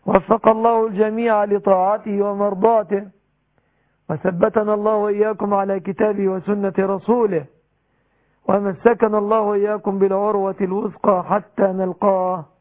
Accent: Egypt

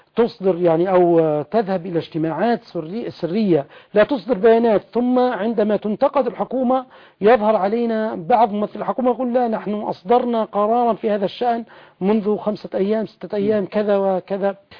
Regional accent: Libya; فأنا ليبي بكل ما تحمل الكلمة من معنى، وأنا قبل أن أكون ليبيا أنا عربي، وقبل أن أكون عربيا أنا مسلم،

